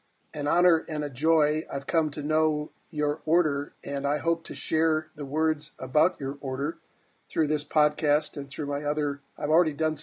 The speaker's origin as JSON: {"language": "English", "town": "Detroit", "region": "Michigan", "country": "United States", "said": "And I was from Detroit and I was a Catholic."}